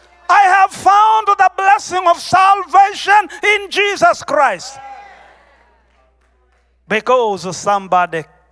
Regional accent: Tanzania; I am from the Maasai tribe of Tanzania. Born in a remote place, lived in the bush.

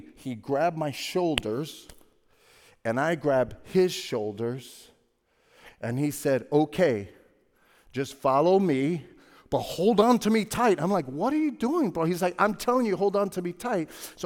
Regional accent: Brooklyn, New York, United States; And I grew up in Brooklyn. I didn't know about any of this

